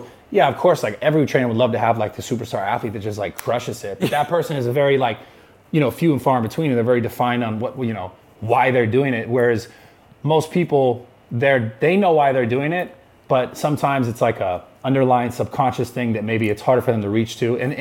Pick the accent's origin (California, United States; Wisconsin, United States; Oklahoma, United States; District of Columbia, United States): California, United States; Pacifica; It felt like a bigger version of my hometown, Pacifica, California.